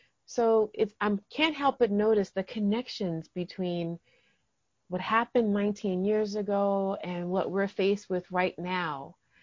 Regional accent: New York City, New York, United States; I am also originally from New York City, and I happen to be back in the city of my birth on September 11th

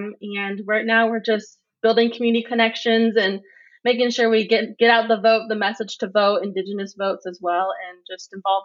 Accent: Lawrence, Kansas, United States; also born or lived in Inscription House, Arizona; I'm originally from Topeka, Arizona, which is Inscription House, Arizona. But I was born and raised here in Lawrence, Kansas.

